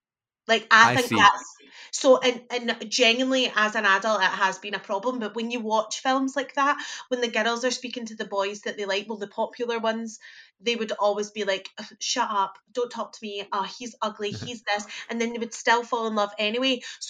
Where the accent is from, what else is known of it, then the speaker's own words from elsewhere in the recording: Glasgow, Scotland, United Kingdom; I did that as a Glaswegian teenager, being like your shirt, shut up.